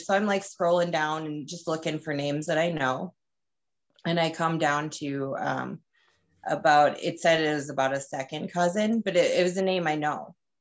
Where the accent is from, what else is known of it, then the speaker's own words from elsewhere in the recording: Minnesota, United States; looked at my ethnicity, you know, it's like Norwegian, German. I mean, I'm from Minnesota.